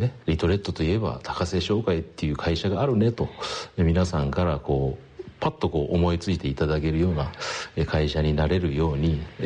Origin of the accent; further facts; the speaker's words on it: Itoigawa, Niigata, Japan; 私もここに生まれ育って、まあ、あのこの町もさることながら、まあ、新潟という場所がですね、うん、まあ、非常にあの四季があって海もあって山もあってということで非常にいいところだというふうに私思ってますので、この町にまあ生まれ育ったということ